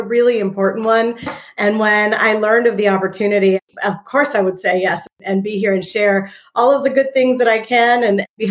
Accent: Puerto Rico; also born or lived in Germany; now in United States; I am the only daughter of a single Puerto Rican mother. And I was born in Germany. I come from a military family. And when I was about 5 years old, we moved back to Puerto Rico.

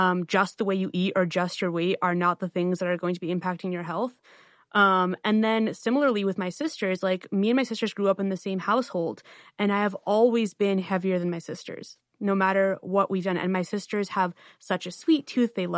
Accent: Albania; now in United States; we've always kind of eaten a pretty Mediterranean diet because, like I said, we came from Albania.

